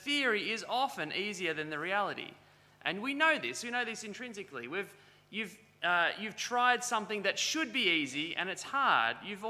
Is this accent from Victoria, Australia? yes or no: no; Kirrawee, New South Wales, Australia; When I was young, I grew up in Kirrawee and would go down to the beach at Cronulla pretty regularly, especially across summer.